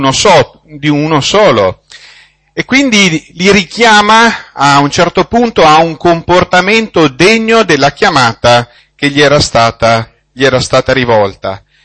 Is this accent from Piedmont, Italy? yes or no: yes; Piedmont, Italy; born there; moved away as an adult; now in Trentino, Italy; però non sono un trentino. 30 anni fa, io sono nativo della provincia di Torino, mi sono trasferito per motivi di lavoro in Trentino e da allora vivo lì.